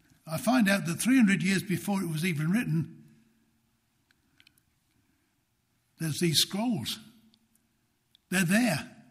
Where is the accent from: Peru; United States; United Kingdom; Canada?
United Kingdom; because I'm British. British people are skeptical.